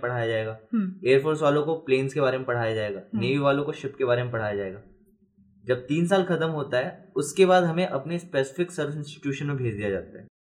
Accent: Gataura, Chhattisgarh, India; मैं गतौरा से बिलोंग करता हूँ, क्लास 1st, 2nd और 3rd मैंने किया है सरस्वती शिशु मंदिर जयराम नगर से

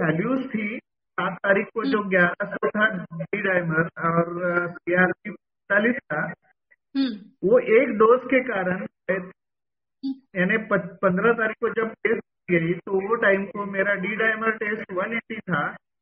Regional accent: Maharashtra, India; मैं एक्चुअली महाराष्ट्र से हूँ और छोटे से गांव में रहता हूँ, हिंगोली में रहता हूँ।

